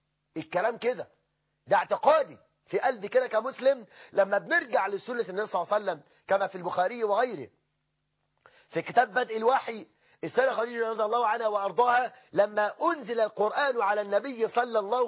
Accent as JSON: {"language": "Arabic", "country": "Egypt", "said": "بلدنا مصر"}